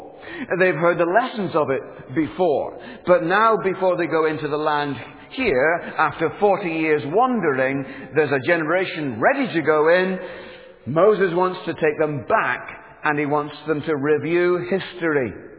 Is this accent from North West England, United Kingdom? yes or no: no; Northern Ireland, United Kingdom; I can say that because I come from Northern Ireland